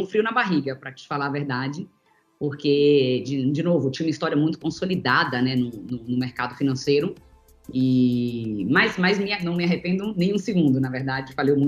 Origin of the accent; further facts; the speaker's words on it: Bahia, Brazil; moved away; eu era da Bahia, cresci na Bahia na minha infância, e acabei vindo para São Paulo para continuar estudando o balé.